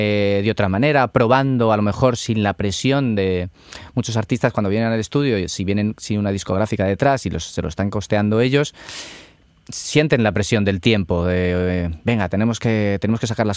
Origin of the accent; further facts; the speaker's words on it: Madrid, Community of Madrid, Spain; moved away as an adult; also born or lived in Italy; Era un bajo en una barriada de Madrid. Yo soy de Madrid y estuve allí viviendo hasta los 21, 22 años.